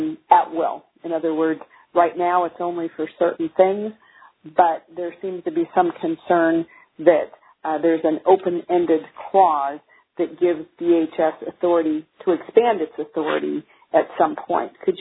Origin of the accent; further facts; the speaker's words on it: Minnesota, United States; as you know, I'm from Minnesota, one of those non-compliant states.